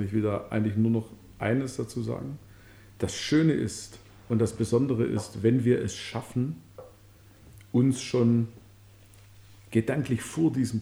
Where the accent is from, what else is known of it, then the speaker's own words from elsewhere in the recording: Belgium; first language de; ich bin in einem Land aufgewachsen, dessen Sprache ich nicht sprach. Ich bin in Belgien aufgewachsen und man sprach Französisch. Und ich kam dahin und ich kam in einen französischen Kindergarten. Und da sprachen einfach alle Französisch und ich sprach nur Deutsch.